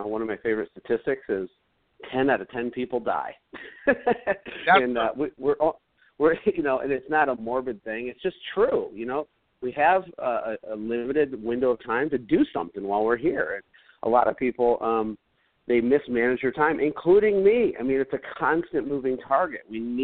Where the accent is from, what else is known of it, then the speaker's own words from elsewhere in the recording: Flint, Michigan, United States; I grew up in Flint. Flint is like Beirut.